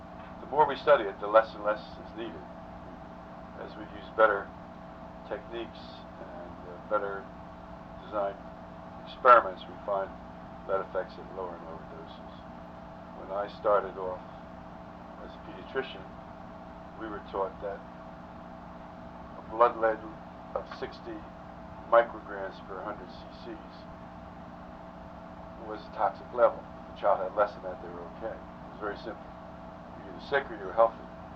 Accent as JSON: {"language": "English", "town": "Philadelphia", "region": "Pennsylvania", "country": "United States", "tie": "born or raised there", "said": "Yeah, I lived in Philadelphia, went to Overbrook High School, and then went to college at Muhlenberg College in Allen"}